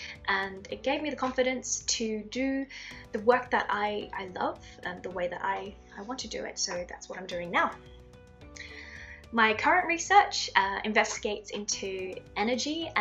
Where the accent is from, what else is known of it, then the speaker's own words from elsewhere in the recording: New South Wales, Australia; also born or lived in China; I was born in China, but I grew up in Australia, in a very quiet region called the Central Coast.